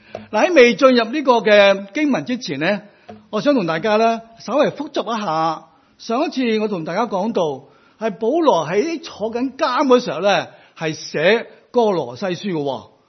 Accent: Hong Kong; 而我哋香港人呢都好鍾意呢买嚟带返去外国外边嘅地方啦做手信喎。

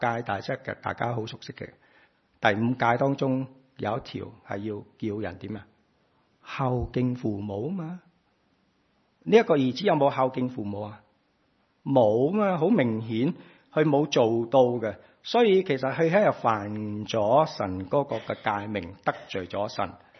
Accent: China; 我哋中国人都系咁啊嘛，向佢问安，向佢认错，向佢道歉

